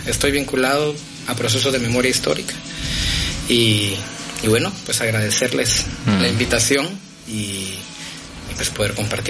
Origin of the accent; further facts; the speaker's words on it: Guatemala; Pues bueno, yo soy de Guatemala.